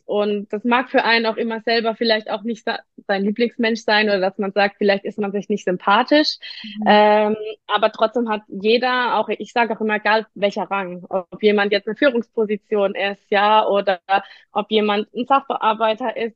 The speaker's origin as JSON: {"language": "German", "region": "Baden-Württemberg", "country": "Germany", "said": "bin 24 Jahre alt. Ich komme aus dem Rhein-Neckar-Kreis in einem kleinen Örtchen, was wahrscheinlich eh keiner kennt, weil wir eine ganz kleine Gemeinde sind, ist aber auch ganz schön am Feld und gemütlich. Ich fühle mich da sehr wohl"}